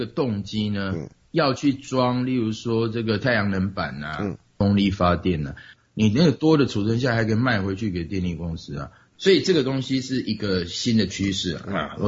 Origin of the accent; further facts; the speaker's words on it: Taiwan; accent: Taiwanese Mandarin; 对啦对啦，这我们台湾国语嘛。